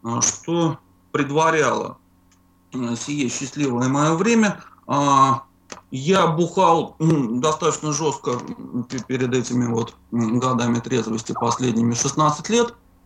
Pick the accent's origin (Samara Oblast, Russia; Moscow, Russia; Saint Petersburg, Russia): Samara Oblast, Russia; Samara; как уже ведущая сказала, я из Самары.